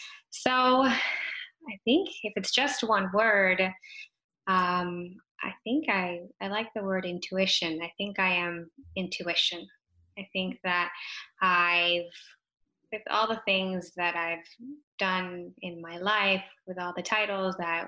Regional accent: Venezuela; I'm originally from Venezuela. And so right after I graduated from college, where I studied marketing and PR, I moved back to Venezuela for 2 years.

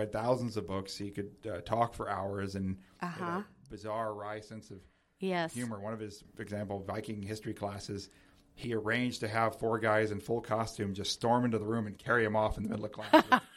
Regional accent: Colorado, United States; born there; also born or lived in New York / Virginia / Nebraska / Hawaii; now in Washington, United States; I am the quintessential military brat, so I am all over the place. I was born in Colorado, I lived in New York, I've lived in Virginia, lived in Nebraska, lived

